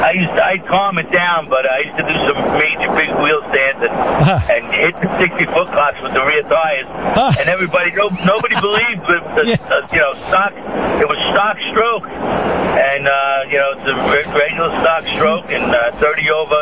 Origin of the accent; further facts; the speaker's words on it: Valley Stream, New York, United States; Yeah, Valley Stream. I grew up in Valley Stream, went to Central High School.